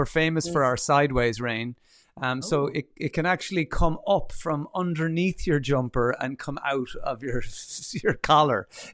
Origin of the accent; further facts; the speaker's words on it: Ireland; I love the joy and fun and crack, as us Irish like to say, that you're bringing to it.